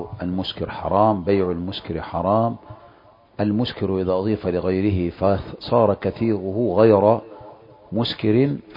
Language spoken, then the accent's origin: Arabic; Egypt; لكن إذا كانت تلبس المرأة كما هو منتشر عندنا في مصر، تلبس العباءة عادي على الكتفين